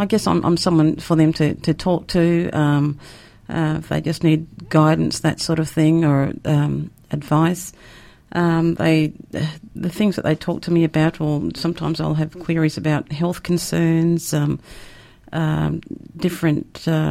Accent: Perth, Western Australia, Australia; I'm from Perth. Yes, I'm a Noongar woman.

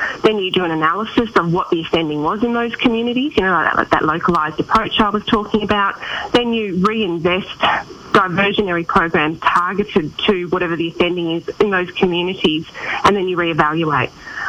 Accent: Derby, Western Australia, Australia; growing up in regional and remote WA, so I was born in Derby, and I lived in Derby, Exmouth, Mullawar, Marble Bar, Tom Price and Perth

